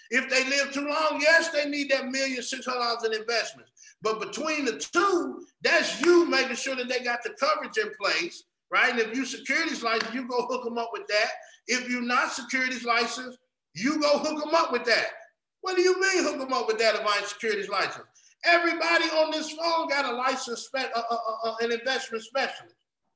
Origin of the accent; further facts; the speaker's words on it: Cincinnati, Ohio, United States; Chuck lives in my hometown. Like, he is in Cincinnati where I'm from.